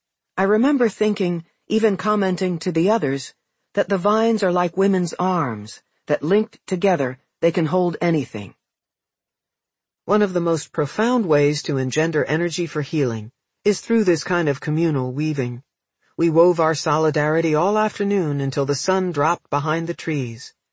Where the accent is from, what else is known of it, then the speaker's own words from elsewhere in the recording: the South, United States; Growing up in the South before the Civil Rights Movement, I saw caravans of black maids driven to and from work in the back seats of white women's cars, and white-only signs over restroom doors.